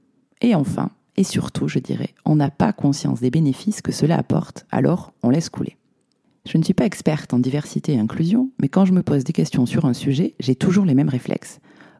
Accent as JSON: {"language": "French", "region": "Occitanie", "country": "France", "tie": "born or raised there", "said": "Moi, je suis née en Aveyron dans les années 80. J'y ai fait toutes mes études, de la maternelle au lycée, et autant vous dire qu'à l'époque, sur les photos de classe, nous étions tous blancs et issus du même milieu social."}